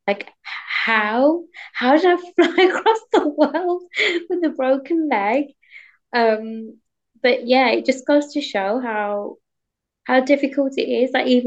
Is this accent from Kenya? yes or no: no; Birmingham, West Midlands, United Kingdom; And I'm from Birmingham. Whilst it's the UK's largest second city, the UK second city